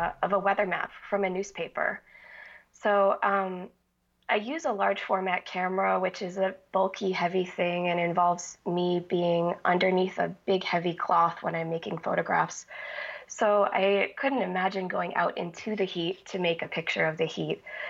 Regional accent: Massachusetts, United States; Well, I grew up outside Providence, Rhode Island, just over the border in Massachusetts, in a town that's relatively rural, or at least it was when I was growing up.

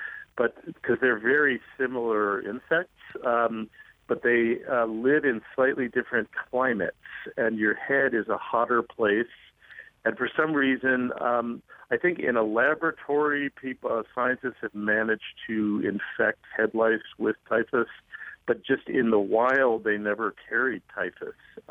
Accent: Cincinnati, Ohio, United States; I am. I grew up in Avondale off of Washington Avenue.

